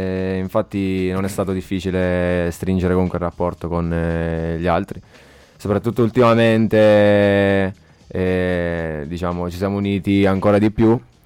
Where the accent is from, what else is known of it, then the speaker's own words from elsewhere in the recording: Città Sant'Angelo, Abruzzo, Italy; io sono cresciuto nel Poggio degli Ulivi, che è una squadra... che sta vicino a casa mia, a Città Sant'Angelo.